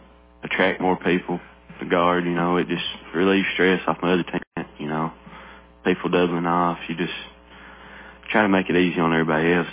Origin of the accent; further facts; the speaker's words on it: Hermitage Springs, Tennessee, United States; No, I come from Hermer Springs, across the river.